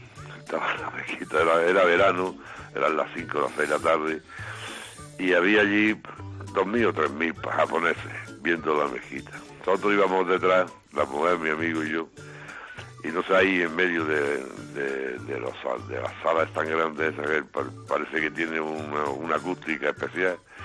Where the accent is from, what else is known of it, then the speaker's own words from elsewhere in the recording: Granada, Andalusia, Spain; Tenía un socio que, bueno, fuimos un día a Córdoba. Yo soy de Granada.